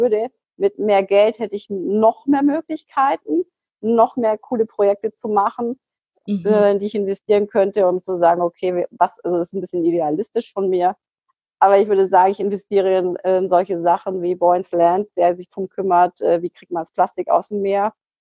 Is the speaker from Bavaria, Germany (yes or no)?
yes; Bavaria, Germany; Ich bin 39 Jahre alt und ich komme aus der Münchner Gegend.